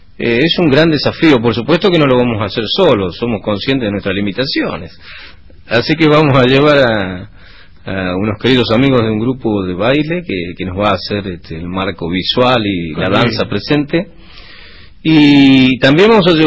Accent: Argentina

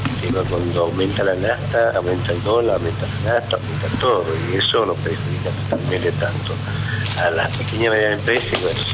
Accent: Buenos Aires, Argentina; también yo vengo de Buenos Aires y uno también ve la situación de toda la provincia

